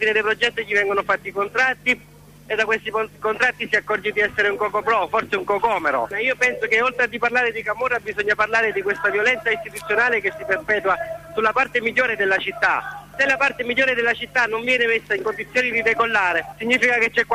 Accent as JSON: {"language": "Italian", "town": "Naples", "region": "Campania", "country": "Italy", "said": "siamo napoletani, facciamo gli educatori di strada"}